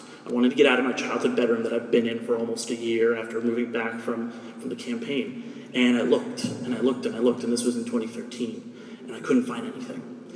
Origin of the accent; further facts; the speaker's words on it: Walnut Creek, California, United States; I grew up in Walnut Creek in the East Bay